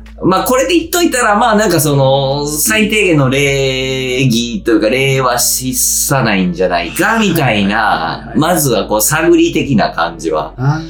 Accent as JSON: {"language": "Japanese", "region": "Osaka", "country": "Japan", "tie": "born or raised there", "said": "大阪生まれ、大阪育ちで。"}